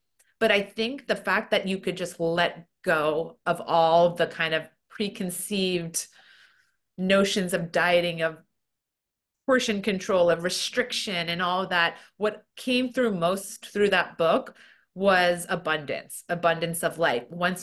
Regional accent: New Jersey, United States; born there; I was born in New Jersey, and my dad was American, kind of Eastern European descent, and my mom's Korean. And but I grew up a very much Western lifestyle

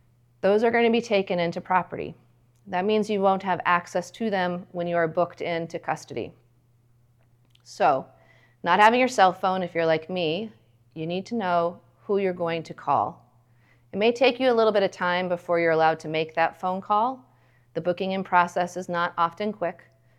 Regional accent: Wyoming, United States; Most of our detentions, at least in the center of the country, and I'm from Wyoming

